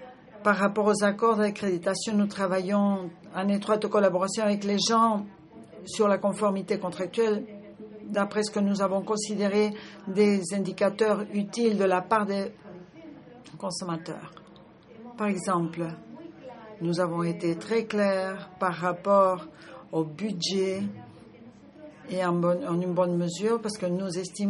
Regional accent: Nigeria; je viens du Nigeria.

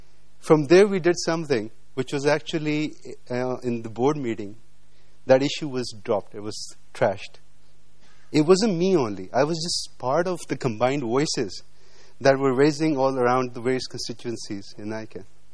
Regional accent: Pakistan; and I'm from Pakistan.

